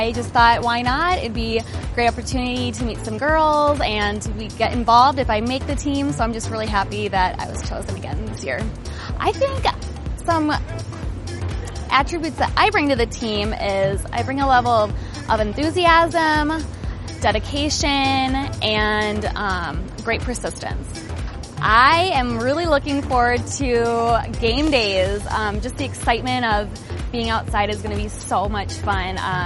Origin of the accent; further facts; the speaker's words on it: Golden Valley, Minnesota, United States; I'm from Golden Valley, and it's my second year on the team.